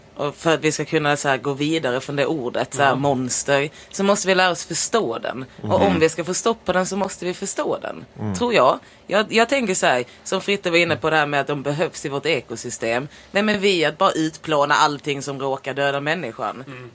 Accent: Lund, Skåne, Sweden; now in Stockholm, Sweden; jag märker ju skillnaden på fåglarna i Stockholm och fåglarna hemma i Lund liksom. Mm. Och Lund är lite av en småstad, hur mycket man än tror att det är en stor stad.

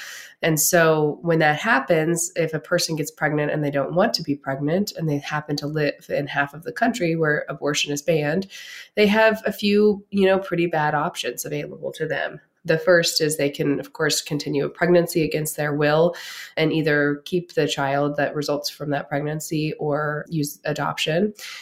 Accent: Pennsylvania, United States; has also happened in my home state, Pennsylvania

